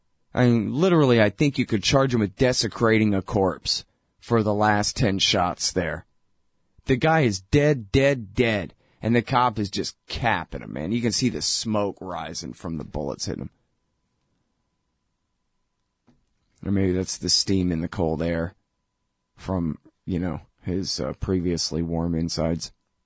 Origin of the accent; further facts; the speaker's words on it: Texas, United States; I'm from Texas. What do I know? It's a foreign country to me.